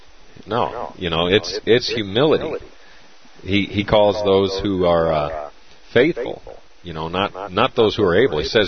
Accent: Arizona, United States; I'm from Arizona.

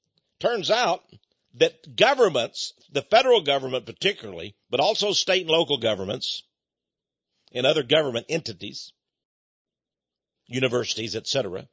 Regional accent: Texas, United States; accent: Texas; You're going to see land, and there ain't, excuse my Texas accent, there ain't nothing else there. I mean, even prairie rabbits don't go between here and El Paso.

